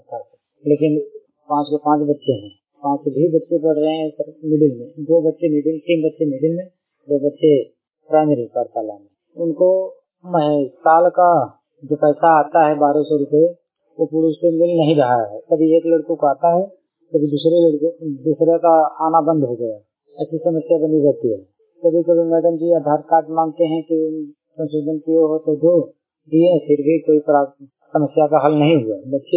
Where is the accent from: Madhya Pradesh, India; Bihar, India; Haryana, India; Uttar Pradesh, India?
Uttar Pradesh, India; Mirzapur; मैं मिर्जापुर जिगनौरी मिर्जापुर उत्तर प्रदेश का रहने वाला हूँ।